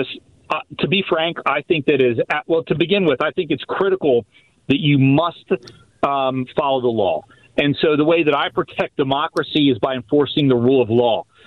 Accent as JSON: {"language": "English", "town": "Harrisburg", "region": "Pennsylvania", "country": "United States", "tie": "born or raised there", "said": "I grew up in Harrisburg, and I joined the Navy right out of high school."}